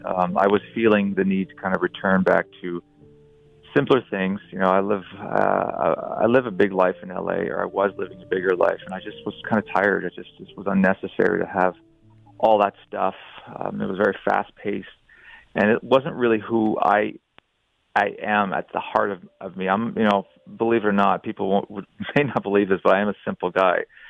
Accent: Niagara Falls, Ontario, Canada; even as a young boy, and I was growing up in Niagara Falls, Niagara on the Lake, just south of Toronto

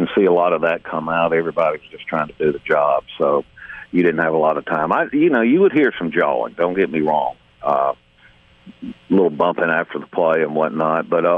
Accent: Alabama, United States; I grew up near Tuscaloosa. It was great to go back there.

